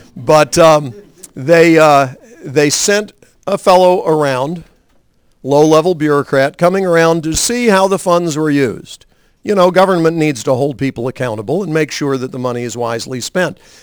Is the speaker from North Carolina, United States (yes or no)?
yes; Montreat, North Carolina, United States; When I was growing up in Montreat, right as I was going to college there